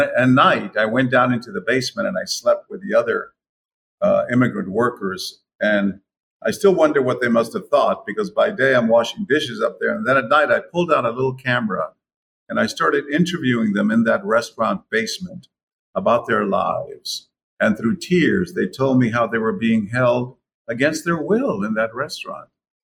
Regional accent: San Antonio, Texas, United States; That's right. Born and raised seven generations. Seven, before Texas was even a state.

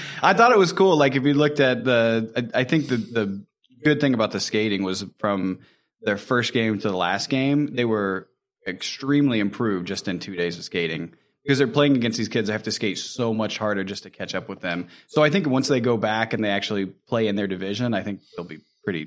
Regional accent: Indiana, United States; we're originally from Indiana. We had some family come from Indiana to meet us.

